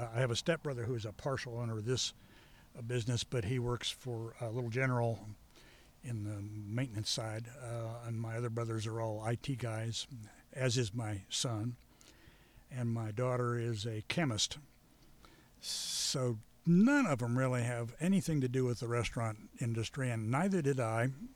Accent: West Virginia, United States; also born or lived in Cleveland / New York; I guess I'm mostly from West Virginia. I was born in 1946. We got here to the state in, I think I was probably 3 or 4 years old when we first showed up in West Virginia.

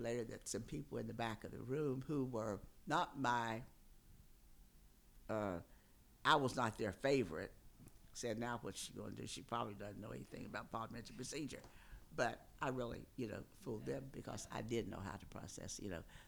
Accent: Osage, West Virginia, United States; now in Morgantown, United States; I've lived in Morgantown most of my life, but I was born and raised in Osage.

